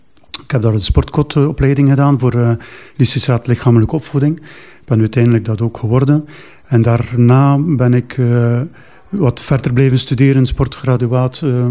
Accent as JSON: {"language": "Dutch", "town": "Veurne", "region": "Flanders", "country": "Belgium", "tie": "born or raised there", "lives_now": "Ostend, Belgium", "said": "Maar ik ben eigenlijk een Veurnaar. Ik ben vanuit Veurne naar hier verder gespoeld, naar Oostende. In Veurne ben ik opgegroeid, ben ik naar college in Veurne, waar toen mijn vader ook les gaf."}